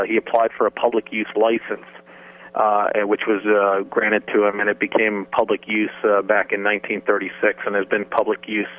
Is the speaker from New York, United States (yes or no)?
yes; New York, United States; moved away as an adult; also born or lived in Connecticut; now in Virginia, United States; I'm originally from the New York, Connecticut area, had a career up there, and basically found this airport down on the eastern shore of Virginia.